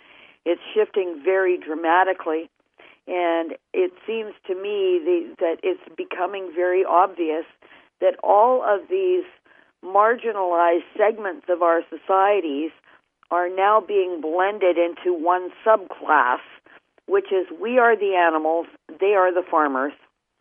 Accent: Winnipeg, Manitoba, Canada; But, you know, I grew up in Winnipeg

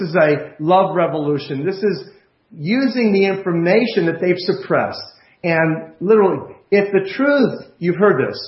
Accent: Philadelphia, Pennsylvania, United States; Sherry comes from Philadelphia. I come from Philadelphia.

